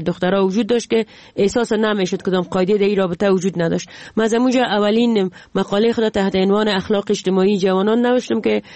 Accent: Jowzjan, Afghanistan; ما در یکی از ولایت دوردست افغانستان که ولایت جوزجان بود و اخ پدر مامور دولت بود به اونجا بسر میبردیم

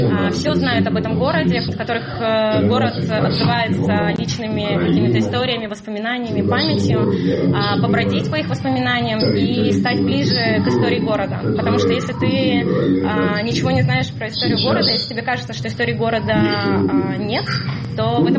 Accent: Sievierodonetsk, Luhansk Oblast, Ukraine; А поскольку мы из Северодонецка, мы не знаем, что тут было раньше, как тут было раньше.

